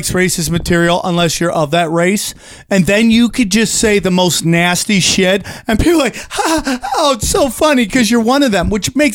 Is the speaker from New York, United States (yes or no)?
yes; New York, United States; I'm from upstate New York, which is very interesting because that's where he lives.